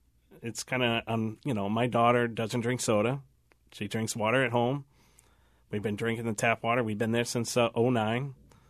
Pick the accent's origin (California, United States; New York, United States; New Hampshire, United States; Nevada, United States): New Hampshire, United States; Manchester; now in Merrimack, United States; You know, and we came from Manchester.